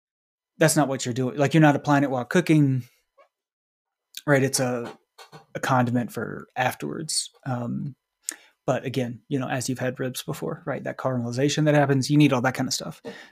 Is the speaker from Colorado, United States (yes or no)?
no; North Carolina, United States; which actually is what I grew up with in Western North Carolina, right?